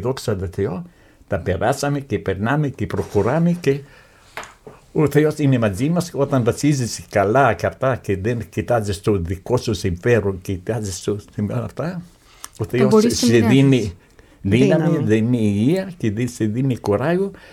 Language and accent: Greek; Greece; και ύστερα επειδή είμαι Έλληνας